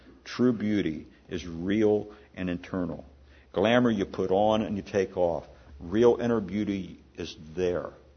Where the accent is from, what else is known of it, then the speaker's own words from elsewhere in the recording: Maryland, United States; She was, I think, from Virginia. I was from Western Maryland.